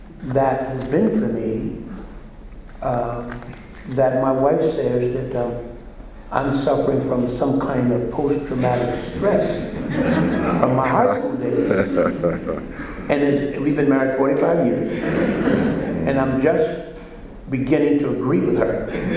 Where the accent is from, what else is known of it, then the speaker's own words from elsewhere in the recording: Johns Island, South Carolina, United States; I grew up on Johns Island. Mm-hmm. Mm-hmm. It's about 18 miles away from here.